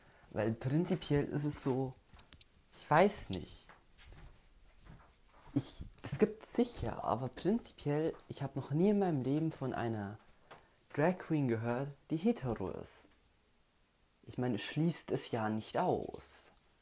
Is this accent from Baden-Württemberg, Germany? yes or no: no; Bavaria, Germany; und ich komme aus Bayern.